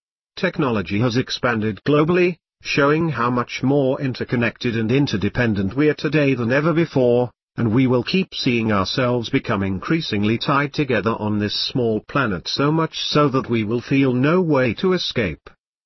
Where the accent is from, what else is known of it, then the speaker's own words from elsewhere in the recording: Israel; when he found out that I was from Israel and an expert on Kabbalah